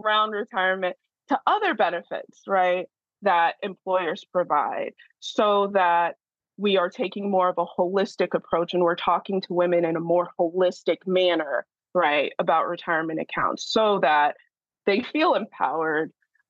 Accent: Nigeria; I am also a Nigerian woman, right? I'm a Nigerian woman who is Black, right? I'm Nigerian and I'm Black.

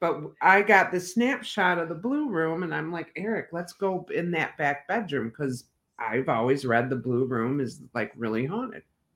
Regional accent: Detroit, Michigan, United States; And I grew up in Detroit. I'm used to standing my ground.

